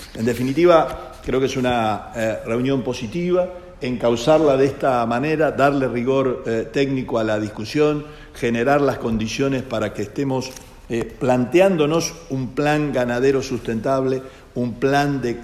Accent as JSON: {"language": "Spanish", "region": "Santa Fe", "country": "Argentina", "said": "como santafesino, donde el 44% de las exportaciones argentinas se producen en nuestras plantas"}